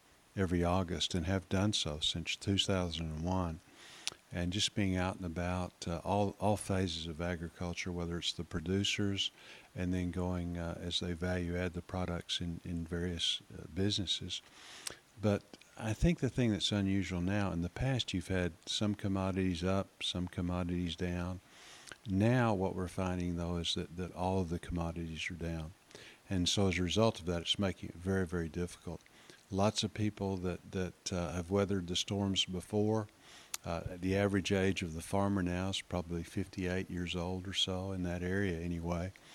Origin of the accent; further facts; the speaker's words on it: Arkansas, United States; Well, I'm from Arkansas.